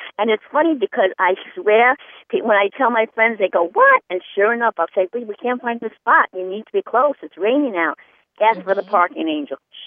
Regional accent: Bayside, New York, United States; I grew up in Bayside

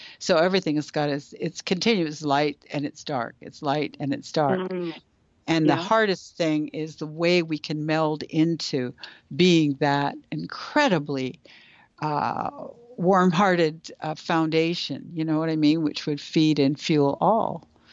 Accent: Canada; and this as a Canadian drives me crazy for America because I think of America as being kind of challenged these days

